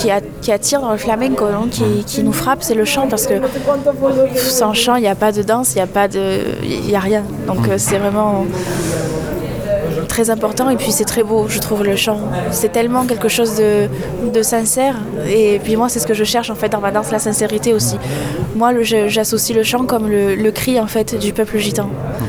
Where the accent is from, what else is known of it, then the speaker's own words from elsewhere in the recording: Marseille, Provence-Alpes-Côte d'Azur, France; born there; Alors moi je suis née à Marseille